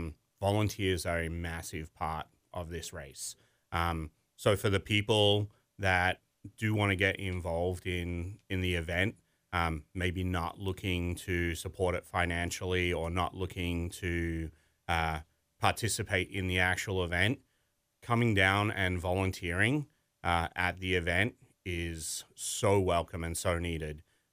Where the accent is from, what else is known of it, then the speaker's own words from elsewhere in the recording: Australia; moved away as an adult; now in Long Island, United States; I come from Australia and I had a swimming background. And at age 11, I got involved in the sport of triathlon. And I left Australia, I think, in maybe 2018 or 2019.